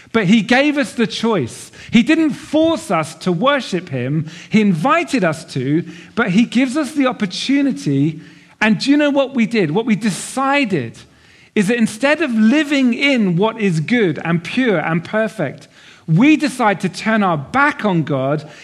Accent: Norwich, East of England, United Kingdom; I grew up in Norwich in Norfolk. Anyone know where Norwich is? It's the bit that takes forever to get to.

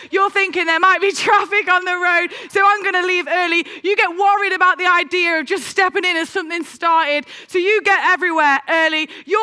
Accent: East Midlands, United Kingdom; my parents, they still live in Heena. When I was brought up living in Heena, and I went to a secondary school in Nottingham called Bluecoat Aspley.

